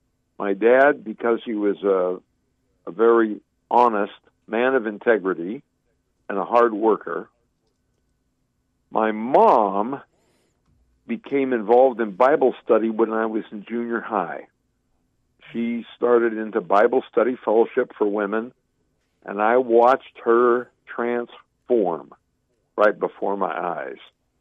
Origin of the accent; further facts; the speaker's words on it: Santa Barbara, California, United States; I grew up in Santa Barbara, California, on acreage, back when kids played in the dirt and developed great immune systems.